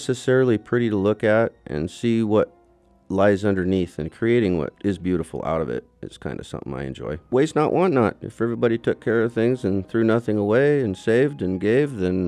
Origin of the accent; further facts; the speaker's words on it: Alaska, United States; I'm Kenaitse Indian, and my mom and her four brothers and sisters were raised in a one-bedroom house down on 3rd and Denali by a lady named Susan Dalton.